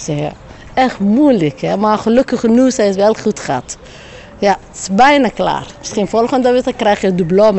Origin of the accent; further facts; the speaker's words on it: Somalia; Dutch is a second language; now in Netherlands; Ik woon in een Bosveldweg. Ik kom uit Somalië.